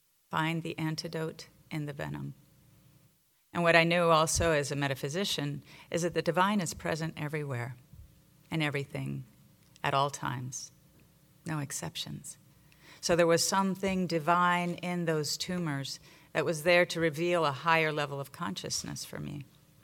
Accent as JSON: {"language": "English", "country": "Venezuela", "tie": "born or raised there", "said": "And I grew up in Venezuela, so mangoes were something that I could relate to."}